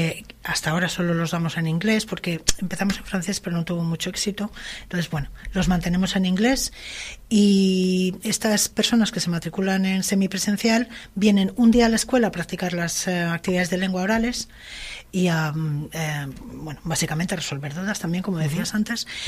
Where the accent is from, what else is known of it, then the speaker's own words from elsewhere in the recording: Madrid, Community of Madrid, Spain; moved away; yo soy de Madrid, empecé en Madrid, luego por circunstancias vine para acá